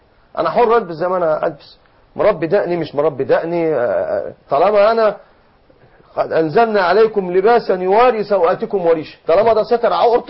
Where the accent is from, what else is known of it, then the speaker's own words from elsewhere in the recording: Egypt; احنا كعلماء مصريين،